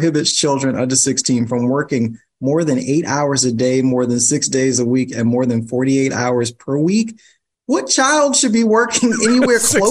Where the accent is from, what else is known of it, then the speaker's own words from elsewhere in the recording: New York, United States; I'm a New Yorker. So it's kind of like the government's always in your business.